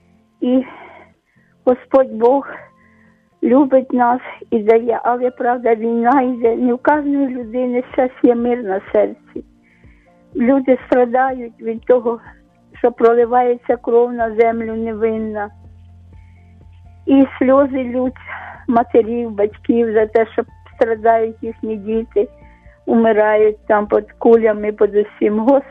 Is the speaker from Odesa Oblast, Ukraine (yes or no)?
no; Kyiv, Ukraine; я з Києва.